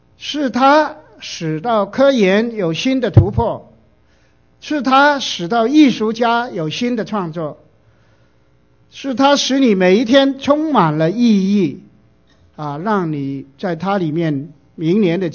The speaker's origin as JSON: {"language": "Chinese", "region": "South China", "country": "China", "tie": "born or raised there", "said": "我们就在我们家乡啊，是南中国南边的海岸的起点呢，那个海滩啊"}